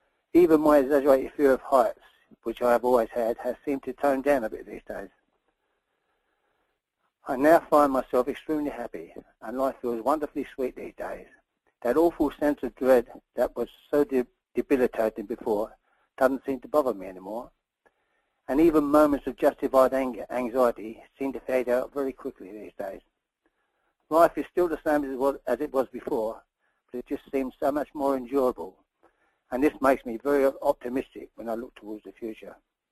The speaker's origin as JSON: {"language": "English", "town": "Perth", "region": "Western Australia", "country": "Australia", "said": "I am 68 years old and I come from Perth, Western Australia."}